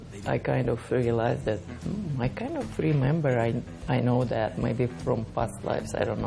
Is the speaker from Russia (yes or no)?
yes; Ural, Russia; I'm from Russia. I was born in Ural Mountains, on south in a little village which is not on the Russian map.